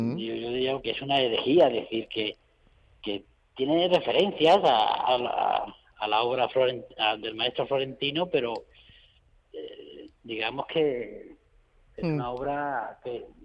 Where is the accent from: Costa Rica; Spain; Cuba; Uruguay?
Spain; Olvera, Andalusia; Ya te digo que el monumento está en Torrealáquime, yo soy de Olvera.